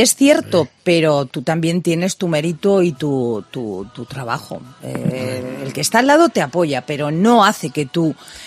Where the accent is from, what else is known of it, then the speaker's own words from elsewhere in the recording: Madrid, Community of Madrid, Spain; soy del barrio del Pilar